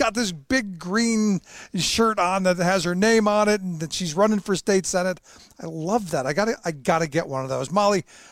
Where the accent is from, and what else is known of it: Cleveland, Ohio, United States; born or raised there